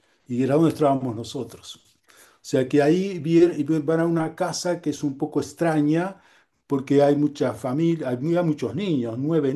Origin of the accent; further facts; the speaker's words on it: Uruguay; moved away; also born or lived in Argentina; En 2 años habíamos conseguido documento de identidad argentina y radicalización. Como uruguayos, digamos, teníamos esas posibilidades.